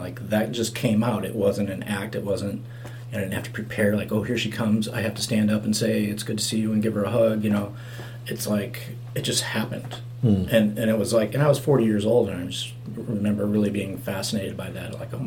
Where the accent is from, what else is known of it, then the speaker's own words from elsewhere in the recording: Nebraska, United States; I'm from Nebraska, where it's bitter cold.